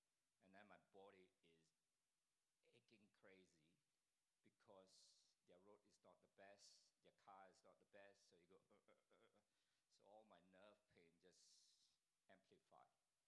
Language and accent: English; Australia; One place we went to, they look at each of us, you know, we're from Australia.